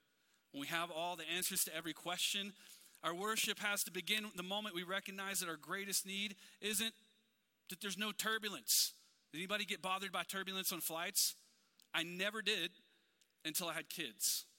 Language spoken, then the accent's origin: English; Gulf Coast, United States; I grew up down near the Gulf, just a couple hours from the Gulf.